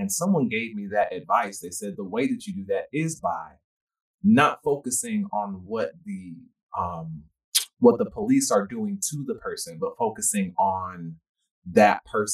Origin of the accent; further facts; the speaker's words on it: Stone Mountain, Georgia, United States; And I grew up in Stone Mountain, Georgia, just a few miles outside Atlanta.